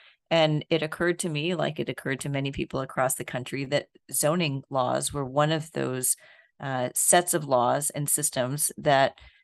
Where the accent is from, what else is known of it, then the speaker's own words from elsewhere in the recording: Houston, Texas, United States; I grew up in Houston, which happens to be the only large American city without zoning.